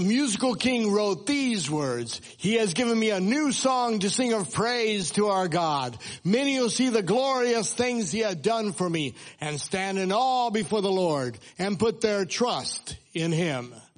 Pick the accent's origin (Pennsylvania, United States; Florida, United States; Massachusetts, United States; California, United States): Florida, United States; Fort Myers; it's great to be back in my hometown of Fort Myers, Florida.